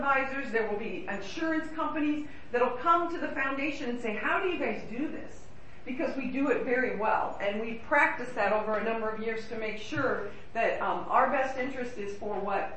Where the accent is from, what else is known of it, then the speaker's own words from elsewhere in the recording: Illinois, United States; and I am from Southern Illinois, and this is my family.